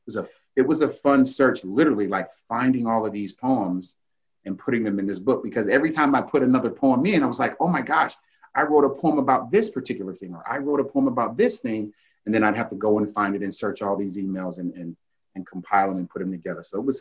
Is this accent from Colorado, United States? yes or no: no; Daytona Beach, Florida, United States; I grew up in Daytona Beach and, you know, I didn't have any real inspiration about world travel